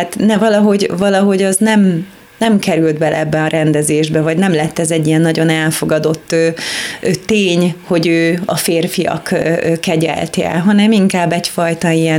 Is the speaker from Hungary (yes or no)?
yes; Szigetszentmiklós, Pest, Hungary; én sok helyen elmondtam, hogy Szigetszent Miklósról származom, és hogy ott egy ilyen musical stúdióban kezdődött az életem